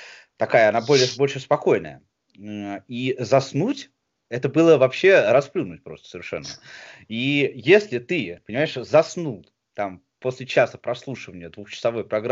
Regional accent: Moscow Oblast, Russia; Ну вообще, я не москвич, а подмосквич.

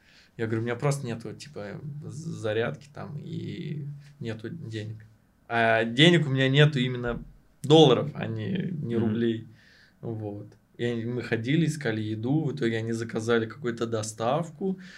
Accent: Russia; я бы сказал просто, я из России

